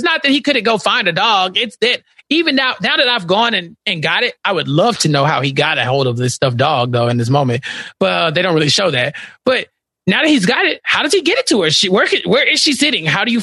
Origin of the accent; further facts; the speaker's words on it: Texas, United States; I don't know. I'm from Texas. I've been to L.A. like twice.